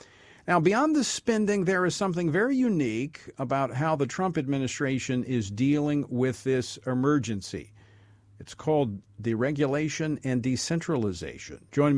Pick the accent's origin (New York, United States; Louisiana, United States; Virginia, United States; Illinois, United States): Louisiana, United States; I've been through a number of pretty significant natural disasters in my home state of Louisiana, going all the way back to Katrina.